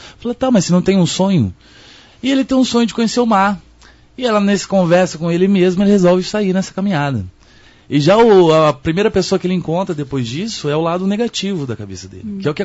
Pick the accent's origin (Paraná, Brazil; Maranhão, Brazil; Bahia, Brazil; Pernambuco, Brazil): Paraná, Brazil; Maringá; Sou de Maringá, nascido e morei um bom tempo aqui.